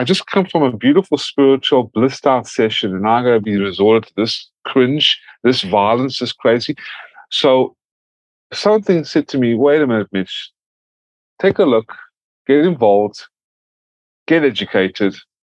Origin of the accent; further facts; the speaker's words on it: South Africa; now in United States; I am originally from South Africa. And then I moved to the States and I became an American citizen, first in my family